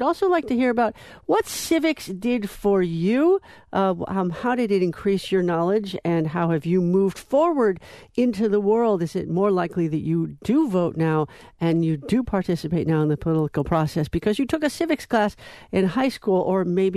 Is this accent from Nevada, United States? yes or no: yes; Las Vegas, Nevada, United States; I came from Vegas where there is a lot of, there's 29% of the population is Hispanic.